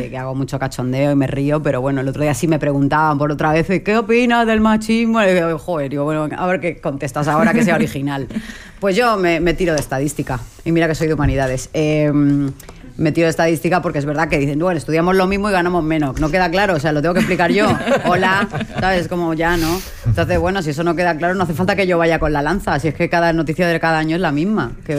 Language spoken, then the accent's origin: Spanish; Balearic Islands, Spain; que me voy para mi tierra, para Mallorca